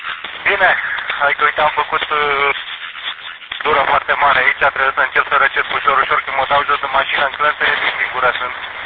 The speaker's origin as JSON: {"language": "Romanian", "region": "Bucharest", "country": "Romania", "said": "pe linkul din București, sunt de aici. Dar acum sunt în urcare pe baraj, am deschidere foarte bună către București."}